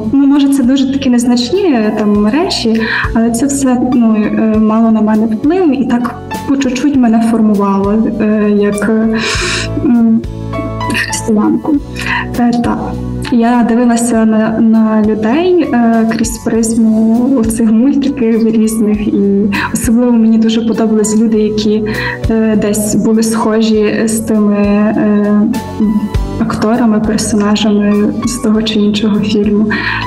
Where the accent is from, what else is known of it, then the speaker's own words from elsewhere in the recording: Dobromyl, Lviv Oblast, Ukraine; Моє дитинство проходило в Добромилі. Це таке містечко в Львівській області, Старосамбірського району.